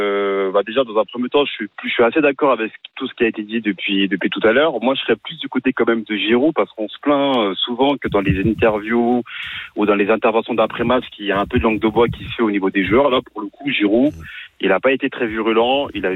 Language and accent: French; Paris, Île-de-France, France; Je suis parisien